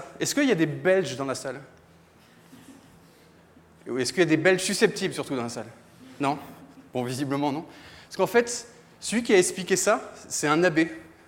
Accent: Brittany, France; Moi, j'ai grandi en Bretagne, le brouillard, je le voyais souvent.

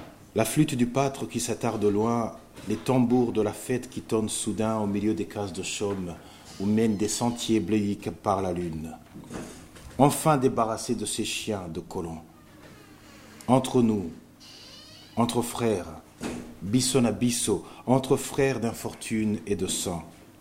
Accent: Rwanda; parce que je suis rwandais, effectivement

